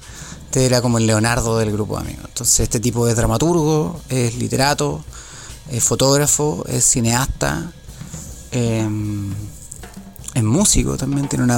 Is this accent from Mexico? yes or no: no; Santiago, Santiago Metropolitan, Chile; Bueno, yo ya te dije que soy de Chile, de Santiago, la capital.